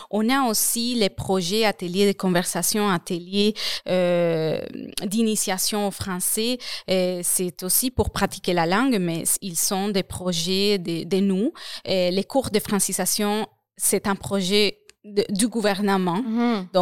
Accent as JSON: {"language": "French", "country": "Colombia", "moved": "yes", "lives_now": "Quebec, Canada", "said": "Je viens de la Colombie et il y a, par exemple, les milieux communautaires, entre guillemets, mais c'est totalement différent."}